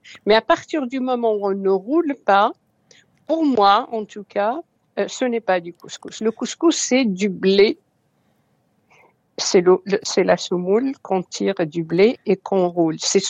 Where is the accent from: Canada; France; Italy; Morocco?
Morocco; Oujda, Oriental; comme ma ville natale, Oujda et la région